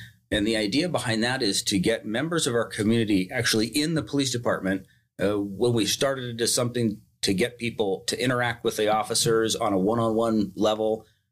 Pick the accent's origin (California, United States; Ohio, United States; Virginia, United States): California, United States; Turlock; Well, I grew up here in Turlock, born here in Turlock.